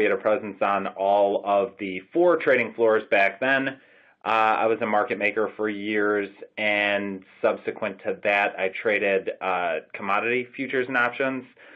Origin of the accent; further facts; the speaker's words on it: Illinois, United States; I grew up outside of Chicago as well, and for many, many years, this business was very provincial.